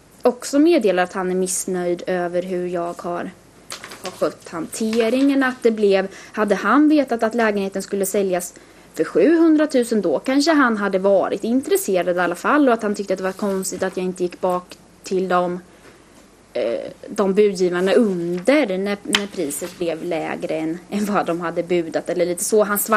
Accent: Västervik, Kalmar County, Sweden; då bestämde jag mig för att åka hem till Västervik där jag är ifrån.

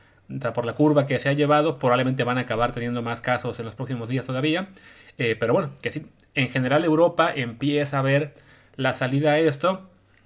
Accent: Mexico; lo que nos importa a nosotros como mexicanos

